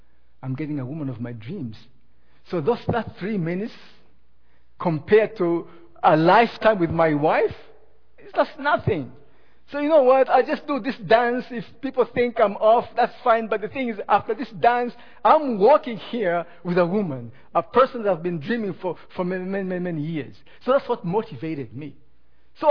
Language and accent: English; Tanzania; My wife's from Burundi, I'm from Tanzania.